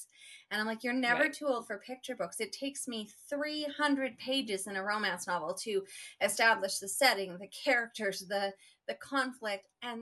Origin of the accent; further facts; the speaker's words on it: Vancouver, British Columbia, Canada; I go to this writing conference every year in Surrey, which I'm from Vancouver, BC.